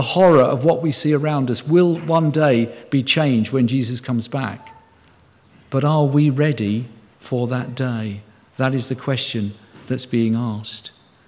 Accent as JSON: {"language": "English", "country": "United Kingdom", "said": "just as whenever I go abroad, I live as a British citizen wherever I am."}